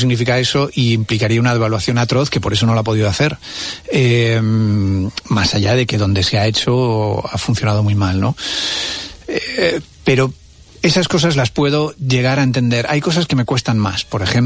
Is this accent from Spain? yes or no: no; Argentina; yo siempre he mantenido el empeño de no romper el vínculo con mi país de origen, ¿no? De mantener mi identificación con Argentina, mi argentinidad, mi vínculo con mis raíces